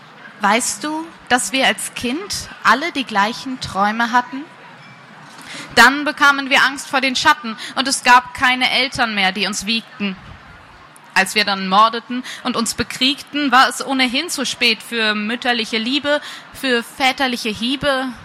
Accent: Lage, North Rhine-Westphalia, Germany; Ich komme aus Lage

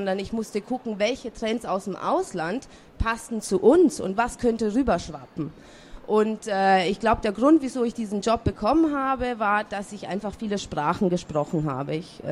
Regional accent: Italy; now in Germany; Ich bin auch in Italien geboren und aufgewachsen.

